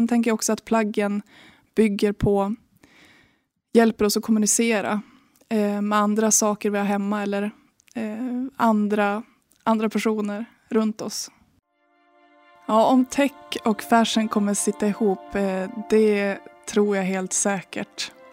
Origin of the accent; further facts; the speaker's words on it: Västernorrland County, Sweden; berättelser från området Höga Kusten där jag kommer ifrån.